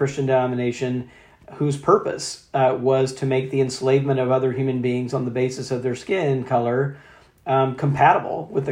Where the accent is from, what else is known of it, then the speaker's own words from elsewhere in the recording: Mississippi, United States; I went to a Southern Baptist college just outside of my hometown, Mississippi College, and then went to a Southern Baptist seminary as well.